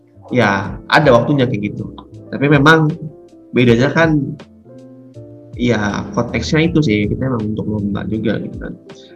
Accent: Lampung, Indonesia; karena aku juga kan dari Sumatera, dari Lampung ya

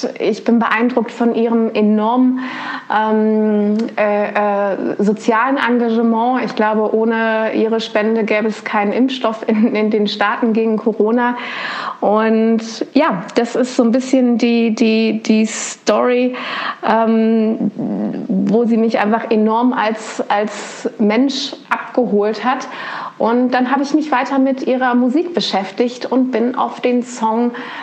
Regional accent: Cologne, North Rhine-Westphalia, Germany; now in Vienna, Austria; Ich komme ursprünglich aus Köln, lebe und arbeite aber seit rund 7 Jahren, schon so lange, in Wien. Ich bin Pastorin der Projektgemeinde, eine Kirche im Ballsaal

